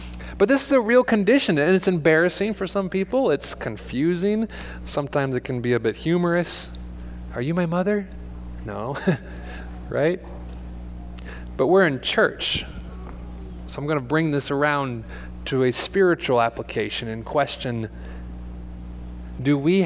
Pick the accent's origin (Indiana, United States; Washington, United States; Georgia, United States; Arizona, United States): Washington, United States; I grew up on the Seattle side, on the west side, where there's more shaking happening over by the fault line over there.